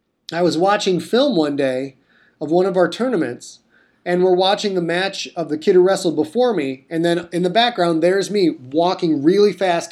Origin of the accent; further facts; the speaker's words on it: Cheboygan, Michigan, United States; I grew up in Sheboygan.